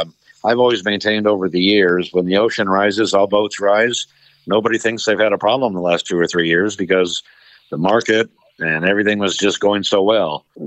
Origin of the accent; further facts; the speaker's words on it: St. Louis, Missouri, United States; Born and raised in St. Louis pretty much my first 20 years, and of course an avid Cardinal fan.